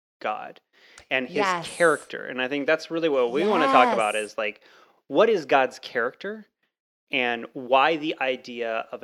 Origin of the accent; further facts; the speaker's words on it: Texas, United States; Well, I grew up in Texas for a while, and I got paddled